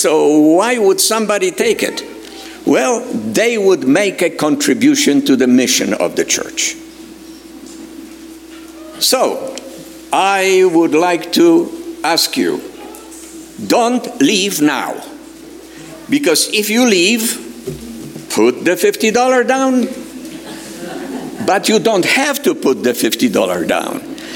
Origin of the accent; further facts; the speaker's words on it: Poland; accent: Polish; English is a second language; moved away; I am from Delta. And in case you wonder about my accent, I am Polish. But I left Poland a while back.